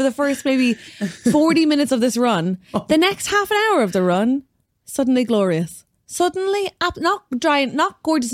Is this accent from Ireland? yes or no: yes; Ireland; we're from Ireland in the UK.